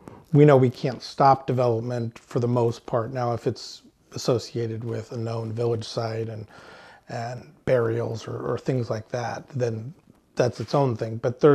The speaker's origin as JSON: {"language": "English", "town": "Anchorage", "region": "Alaska", "country": "United States", "tie": "born or raised there", "said": "when I grew up in Anchorage"}